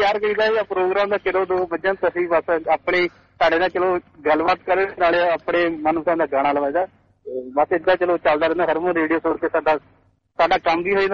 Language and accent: Punjabi; Jalandhar, Punjab, India; now in Shepparton, Australia; ਮੈਂ ਸ਼ੈਪਟਨ ਭਾਜੀ ਆਪਣੇ ਇੰਡੀਆ ਜਲੰਧਰ